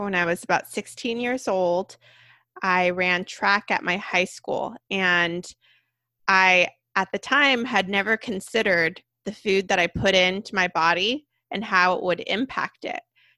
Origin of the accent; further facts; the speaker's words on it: Sacramento, California, United States; I'm from Sacramento.